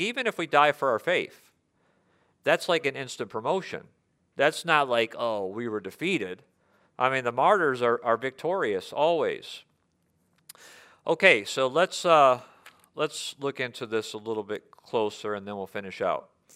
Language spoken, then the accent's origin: English; United States; Now, I think from an American perspective, because I'm an American.